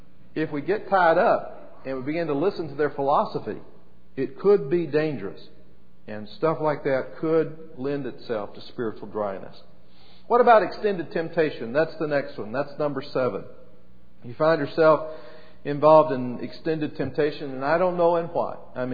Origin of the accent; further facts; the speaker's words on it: Alabama, United States; He was from Kentucky, and we're from Alabama and the Holy Land, and somewhere up Virginia and places like that.